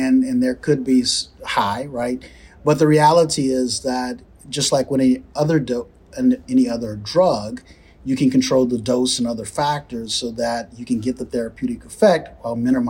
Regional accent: New Orleans, Louisiana, United States; So I actually completed a PhD at the LSU Medical Center in New Orleans, Louisiana, which is my hometown.

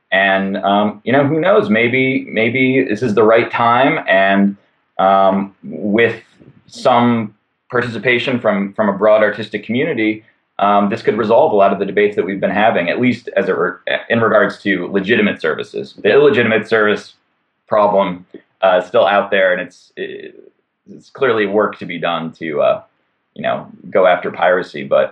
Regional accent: Wisconsin, United States; But at the same time, I'm from the Midwest. I'm from Wisconsin, and I go back to Wisconsin and Minnesota during the summer.

